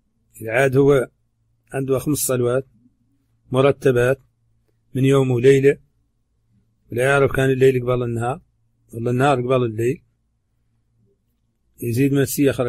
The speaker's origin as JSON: {"language": "Arabic", "country": "Mauritania", "accent": "Hassaniya", "said": "هذه ترجمة كلمات من لهجتنا الحسانية"}